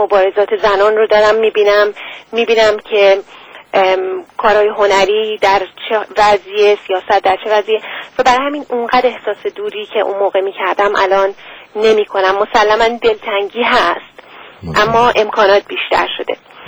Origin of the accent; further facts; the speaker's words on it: Iran; now in London, United Kingdom; وقتی که من دچار این تبعید ناخواسته شدم واقعا و از ایران به لندن آمدم